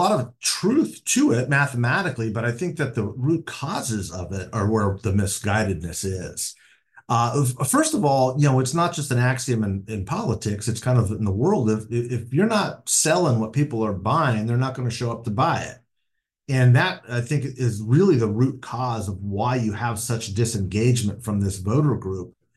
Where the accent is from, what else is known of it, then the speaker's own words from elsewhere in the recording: California, United States; I grew up in Southern California, Mexican-American kid in a Democratic home, which is very typical, sort of your traditional ethnic Catholic, working class home.